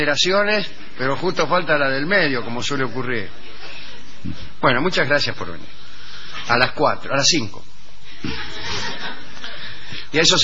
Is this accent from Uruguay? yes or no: yes; Montevideo, Uruguay; vinimos de Montevideo, Uruguay.